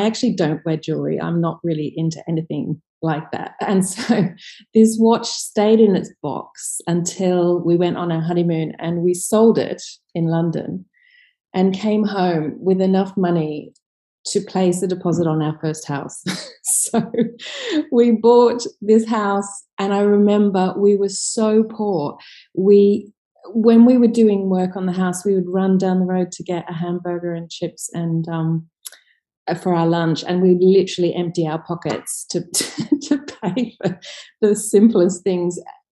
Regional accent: Sydney, New South Wales, Australia; Sure. Well, I grew up in Manly in Sydney, which is it's a suburb just on the north side of the Sydney Harbour. It was just a very idyllic Australian childhood spent mostly in the sand, on the beaches

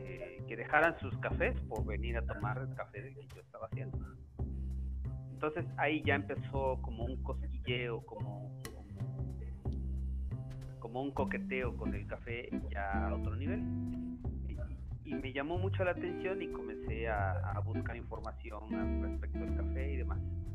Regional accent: Tehuacán, Puebla, Mexico; Soy originario de una ciudad que se llama Tehuacán, en el estado de Puebla, aquí en México. Mi ciudad se encuentra ubicada en el centro sureste de la República Mexicana.

